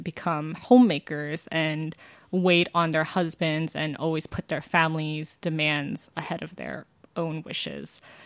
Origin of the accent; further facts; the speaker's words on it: Georgia, United States; I'm from Georgia, and that's still a thing, by the way.